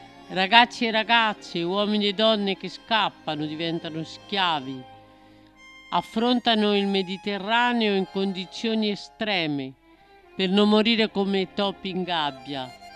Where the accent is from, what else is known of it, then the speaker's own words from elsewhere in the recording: Côte d’Ivoire; Italian is a second language; now in Italy; quello che non potevo essere nel mio paese. Così ho trovato lavoro, ho imparato l'italiano, anche il veneziano